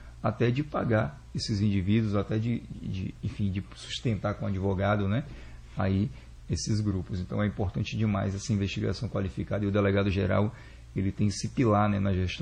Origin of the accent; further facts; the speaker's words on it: Itabuna, Bahia, Brazil; Eu nasci em Itabuna, no sul da Bahia.